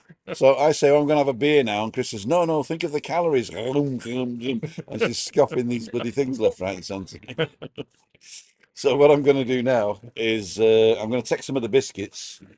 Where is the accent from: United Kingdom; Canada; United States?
United Kingdom; England; now in Tenerife, Spain; I'm British, you know, like English summer all year round here.